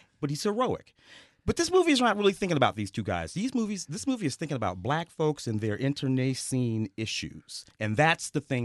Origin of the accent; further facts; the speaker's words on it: St. Louis, Missouri, United States; I was a brother from St. Louis, you know, I was Luke Cage kind of guy.